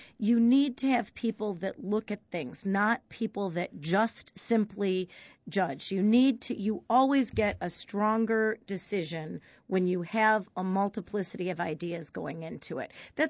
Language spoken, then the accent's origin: English; Illinois, United States; I am here because I was a Democrat growing up in DuPage County.